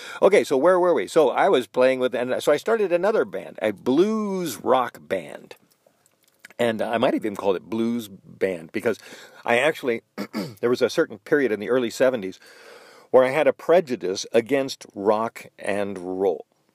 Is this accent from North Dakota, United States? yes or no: no; California, United States; and I was from California, and I was quick